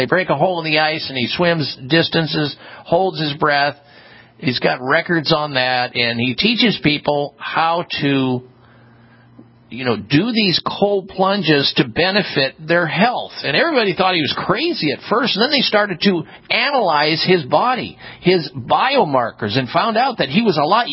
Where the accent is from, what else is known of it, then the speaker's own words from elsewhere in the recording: Midwest, United States; I grew up in the Midwest. I hate cold weather.